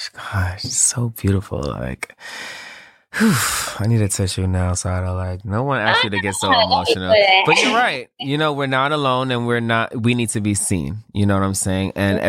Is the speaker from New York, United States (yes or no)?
yes; New York, United States; I'm going to say it because I am from New York.